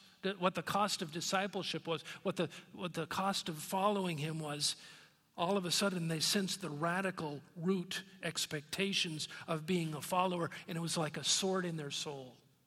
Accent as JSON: {"language": "English", "town": "Keene", "region": "New Hampshire", "country": "United States", "tie": "born or raised there", "said": "I grew up in New Hampshire. New Hampshire is known as a spiritually cold place. … were upstanding citizens in the town of Keene, New Hampshire, but we were not church-going followers of Christ."}